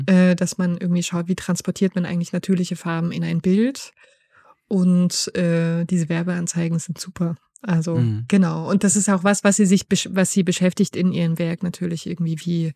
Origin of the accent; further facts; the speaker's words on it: Germany; Ich bin jetzt in der DDR aufgewachsen